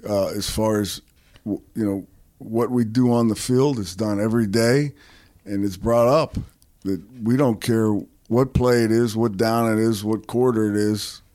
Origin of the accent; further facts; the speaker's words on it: Youngstown, Ohio, United States; No, I'm from Youngstown, Ohio.